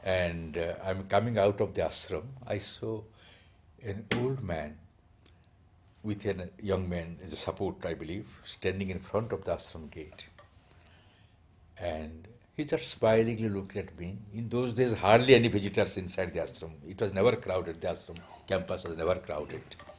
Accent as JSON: {"language": "English", "region": "Odisha", "country": "India", "said": "which was built by my government of my home state, Odisha."}